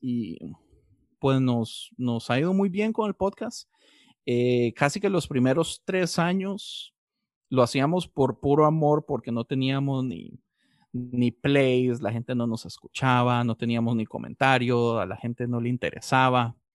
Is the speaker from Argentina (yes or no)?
no; Costa Rica; moved away as an adult; now in Los Angeles, United States; Soy tico, viví mis primeros 18 años de vida en Costa Rica. Terminé viniéndome para Los Ángeles, California, por mi mamá.